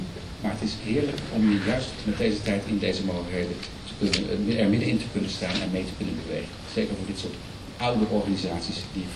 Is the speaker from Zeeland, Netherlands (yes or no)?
yes; Zeeland, Netherlands; ik kom zelf uit Zeeland.